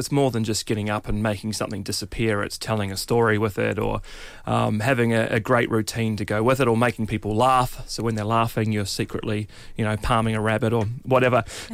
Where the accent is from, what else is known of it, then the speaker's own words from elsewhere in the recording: New Zealand; moved away; Well, what happened is I moved over from New Zealand and I went to buy a rabbit at the pet shop.